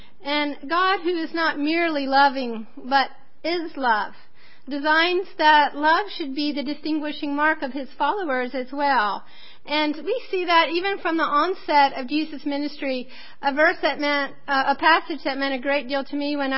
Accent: Cameroon; Cameroon, my home country.

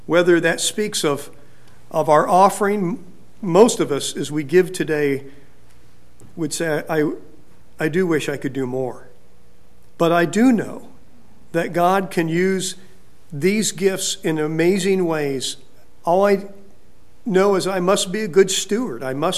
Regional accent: Fresno, California, United States; I grew up in Fresno, but I'd been gone for a while getting my training.

